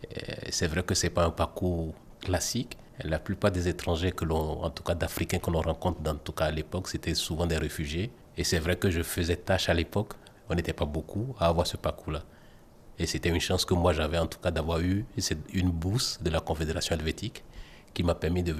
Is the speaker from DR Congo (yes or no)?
no; Benin; now in Neuchâtel, Switzerland; Je viens du Bénin, mais je suis aussi suisse. Et ça fait 25 ans que je suis en Suisse, à Neuchâtel.